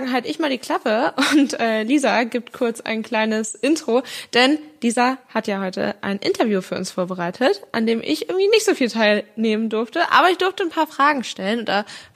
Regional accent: Northern Germany, Germany; Für uns als Norddeutsche ist das Hamburger Derby natürlich so oder so ein Highlight

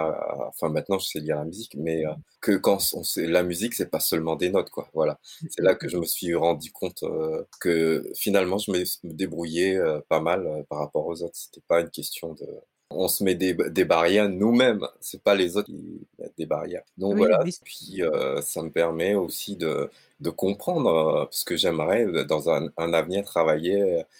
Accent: Réunion, France; moved away as an adult; also born or lived in Bordeaux, France; moi, je suis français, je suis né à l'île de La Réunion et j'ai vécu là-bas 20 ans. Et puis, je suis venu en métropole pour faire mes études supérieures. J'ai débarqué à Bordeaux

